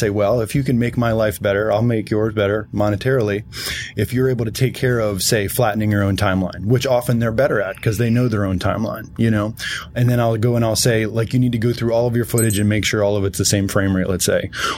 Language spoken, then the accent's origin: English; Los Angeles, California, United States; I'm a colorist from Los Angeles.